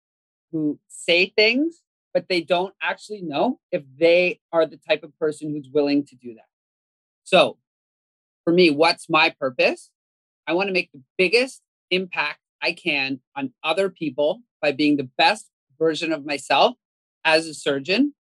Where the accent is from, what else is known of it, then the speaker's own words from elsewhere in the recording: Canada; I grew up in Canada, you know, America's Hat, that place up north, a grandchild of Holocaust survivors.